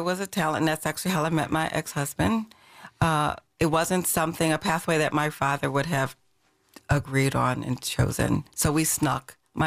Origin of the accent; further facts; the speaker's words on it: Albany, California, United States; I was raised in Albany, California, 1 square mile in the Bay Area.